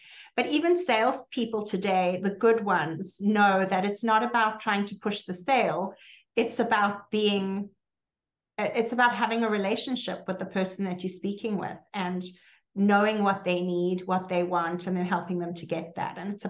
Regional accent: South Africa; I grew up in South Africa during the inequality and strange ugliness of the apartheid regime.

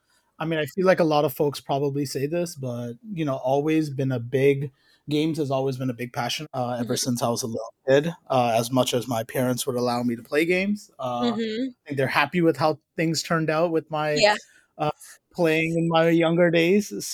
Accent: Canada; now in United States; I am Canadian who lives in the US

